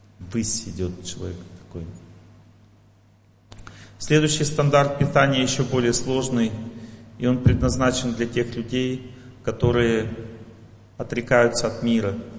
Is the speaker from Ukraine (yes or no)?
no; Kazakhstan; Мы же казахи. Мы же мясоеды, вы скажете.